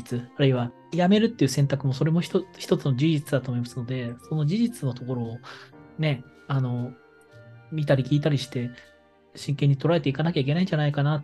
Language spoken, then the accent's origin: Japanese; Kawasaki, Kanagawa, Japan; born there; also born or lived in Akita / Fukushima / Saitama; 私自身も、生まれは川崎ですけど、秋田に住んだり福島に住んだり埼玉に住んでたこともありますし